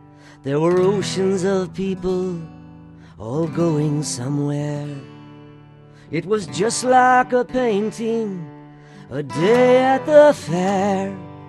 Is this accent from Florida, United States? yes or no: no; Buffalo, New York, United States; I used to hitchhike down when I was in high school. I'd hitchhike from Buffalo on the thruway